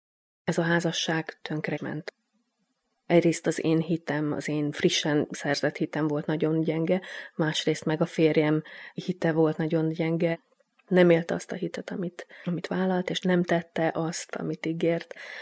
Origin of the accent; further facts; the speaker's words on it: Transdanubia, Hungary; born there; now in Budapest, Hungary; 1964-ben születtem egy dunántúli kisvárosban. Budapesten élek